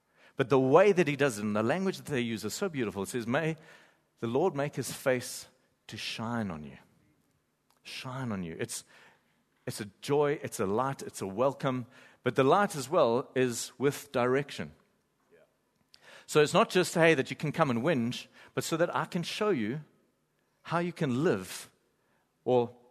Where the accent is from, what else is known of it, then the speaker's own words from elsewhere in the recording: KwaZulu-Natal, South Africa; I come from the Bluff with a calculator, and it's about 908,000 rand per show.